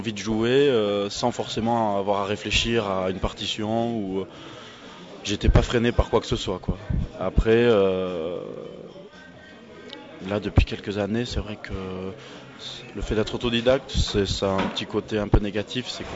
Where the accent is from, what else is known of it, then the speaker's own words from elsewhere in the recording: Villeneuve-sur-Lot, Nouvelle-Aquitaine, France; Alors je viens du sud-ouest de la France, plus précisément à Villeneuve-sur-Lot. C'est situé entre Bordeaux et Toulouse, pour ceux qui ne connaissent pas trop, Lot et Garonne.